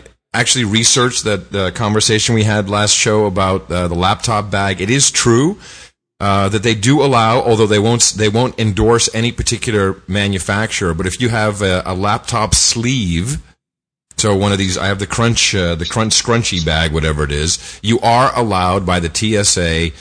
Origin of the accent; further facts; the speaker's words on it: United States; I'm an American. I just can't help myself.